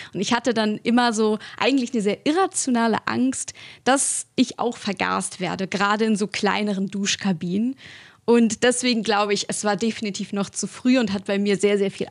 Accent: Ukraine; Man muss zu mir ja auch wissen, ich bin postsowjetisch sozialisiert worden. Ich komme aus der Ukraine.

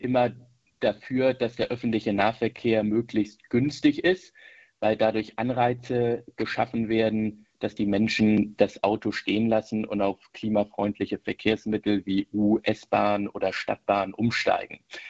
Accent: Northern Germany, Germany; nicht nur in Bayern, sondern auch bei uns im Norden Deutschlands

